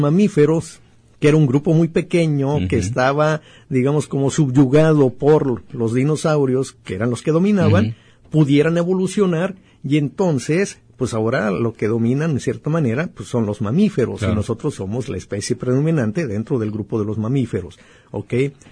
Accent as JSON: {"language": "Spanish", "country": "Mexico", "said": "como mexicanos tenemos que sentirnos orgullosos de esa, claro, gran riqueza."}